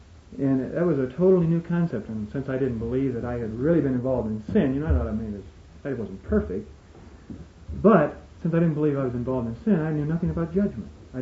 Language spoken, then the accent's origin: English; Nebraska, United States; born or raised there